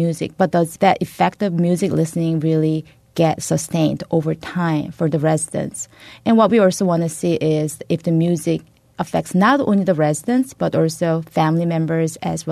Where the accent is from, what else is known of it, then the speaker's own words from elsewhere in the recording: South Korea; my mom would tell me when I was a teenager growing up in South Korea.